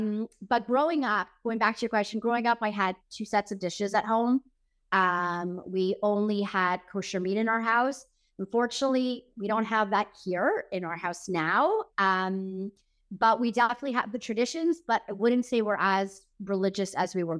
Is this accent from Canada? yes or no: yes; Montreal, Quebec, Canada; born there; I was born here in Montreal, Quebec, and I've always attended Jewish schools.